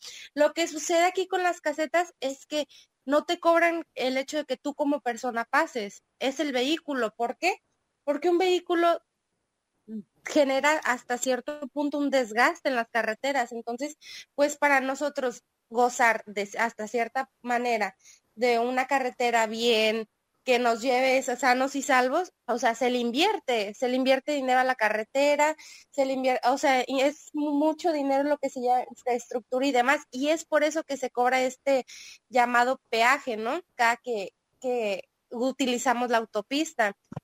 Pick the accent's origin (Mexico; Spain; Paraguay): Mexico; nosotros como mexicanos